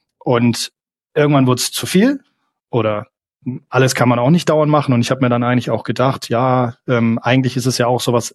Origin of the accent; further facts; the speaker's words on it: Porta Westfalica, North Rhine-Westphalia, Germany; now in Bamberg, Germany; Ich bin Ostwestfale. Ach. Bin in Bamberg studiert und dann hier die Frau.